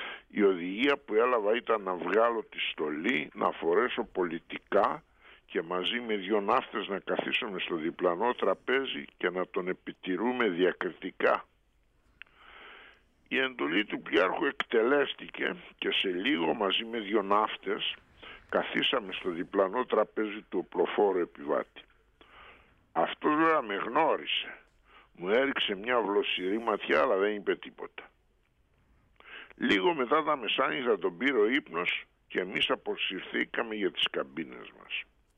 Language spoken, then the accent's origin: Greek; Viannos, Crete, Greece; Εγώ είμαι ανατολικότερα, είμαι από τη Βιάνο.